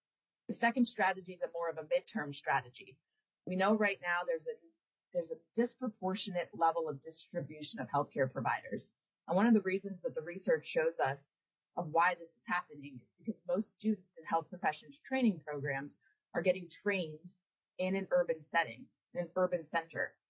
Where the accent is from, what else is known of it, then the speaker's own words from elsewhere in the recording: New York City, New York, United States; born there; accent: New York; now in Alaska, United States; I was born in the Bronx, New York. My dad's an immigrant from Italy. My mom is straight up New Yorker. You might even hear it come through in my accent from time to time, although I've gotten away from that.